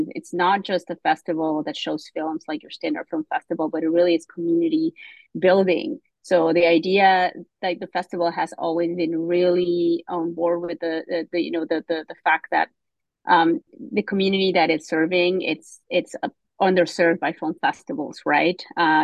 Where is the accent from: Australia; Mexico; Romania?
Mexico; now in United States; I grew up in Mexico